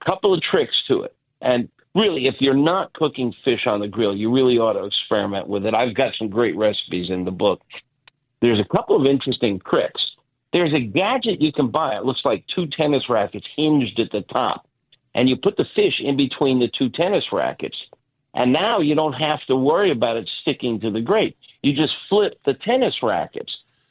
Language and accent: English; Florida, United States; I tell you, first of all, I was raised in Florida.